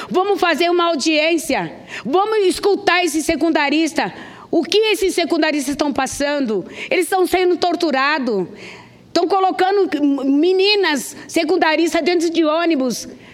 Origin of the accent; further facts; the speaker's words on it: São Paulo, Brazil; Eu venho do estado de São Paulo